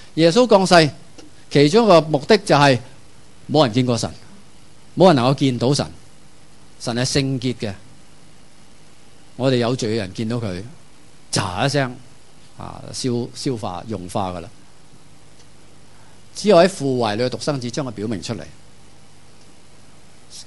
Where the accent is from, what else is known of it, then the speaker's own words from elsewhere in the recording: China; 很合我们中国人、啊、子承父业嘛